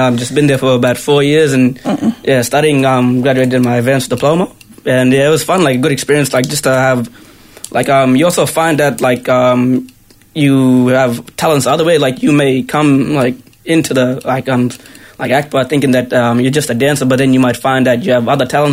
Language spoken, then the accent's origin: English; Cowan, Queensland, Australia; I'm from Cowan, Cape York Peninsula, far north Queensland. My tribe is the Southern Kanji tribe of the north, and that's pretty much me. And I'm 24, by the way.